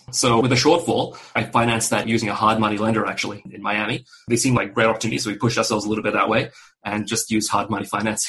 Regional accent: Australia; also born or lived in Malaysia; was actually born in Malaysia, a predominantly Muslim country, to a Chinese mother and an Indian father. I grew up in Australia and did most of my schooling there. I currently now live in the U.S. and attend a Jewish synagogue.

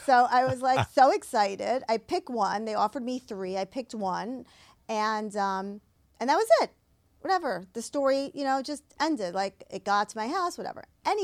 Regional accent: Great Neck, New York, United States; I'm a housewife from Great Neck

